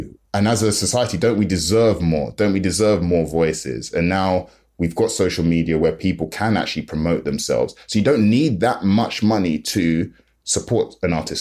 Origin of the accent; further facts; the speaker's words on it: London, United Kingdom; I'm from London. I'm in South London.